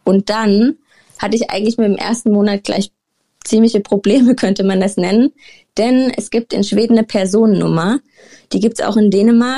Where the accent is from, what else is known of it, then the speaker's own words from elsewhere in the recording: Germany; accent: German; ich habe ja den deutschen Akzent